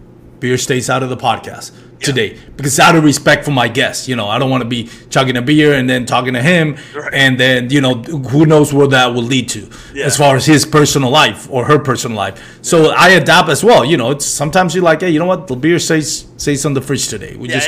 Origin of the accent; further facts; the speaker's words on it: Puerto Rico; first language Spanish; English is a second language; I didn't grow up in continental U.S. I grew up in Puerto Rico, which is part of the U.S. for those that don't know. But main language is Spanish.